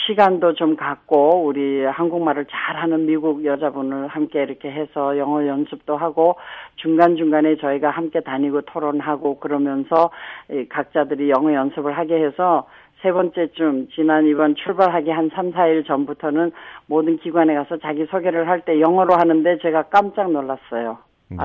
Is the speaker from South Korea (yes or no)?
no; North Korea; moved away; 나 자신이 아, 북한의 고향을 두고 오고 북한에서 자란 북한 사람이라는 것